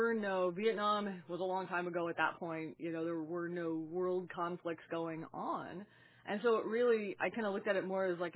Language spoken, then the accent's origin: English; Pennsylvania, United States; I am originally from Pennsylvania. Yay, Pennsylvania. Out there, and I always said, out there with the cows and the trees and the corn.